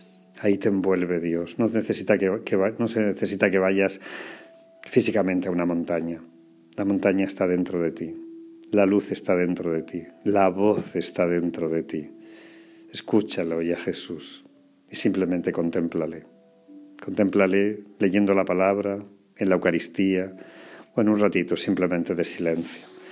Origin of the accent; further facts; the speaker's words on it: Andalusia, Spain; Bueno, Andalucía es un paraíso, sin duda. No es porque sea mi tierra, pero es verdad.